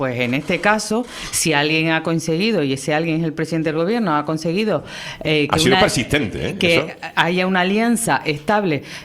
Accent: Spain; como española, como ciudadana de este país.

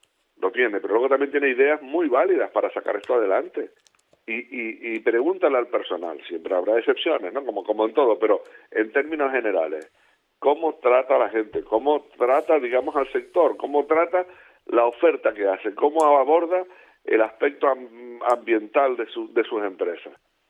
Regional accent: Canary Islands, Spain; pero como canario y como persona que tiene la oportunidad de hablar aquí en esta casa

